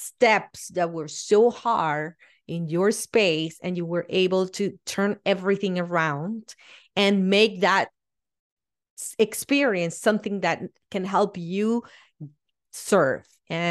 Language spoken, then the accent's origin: English; Venezuela; English is a second language; moved away as an adult; now in United States; And I am originally from Venezuela, and I moved to the United States in 2005.